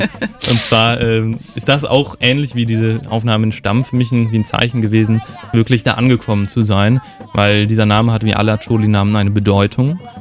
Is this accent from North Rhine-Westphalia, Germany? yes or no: yes; Cologne, North Rhine-Westphalia, Germany